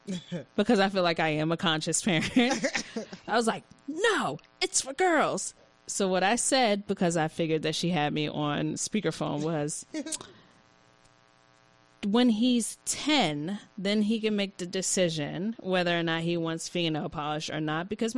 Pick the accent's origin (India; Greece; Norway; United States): India; growing up in India